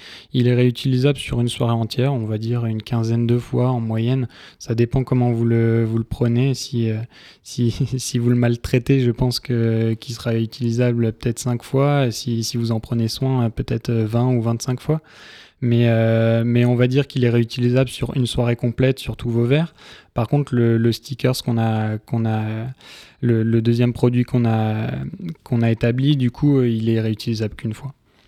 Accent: Amiens, Hauts-de-France, France; Alors, parce que je suis amiénois de pure souche. Je suis né à Amiens

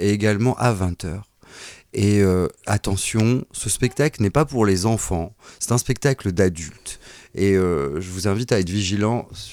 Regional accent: Amiens, Hauts-de-France, France; also born or lived in Belgium; Je suis parti un peu d'Amiens pour mieux revenir. J'étais un peu en Belgique, un peu dans les dom-toms.

